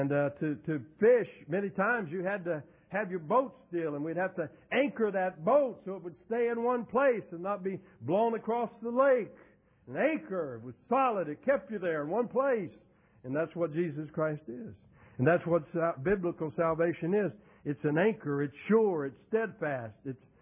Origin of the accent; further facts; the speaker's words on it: the South, United States; I grew up in the South, and we would talk about that.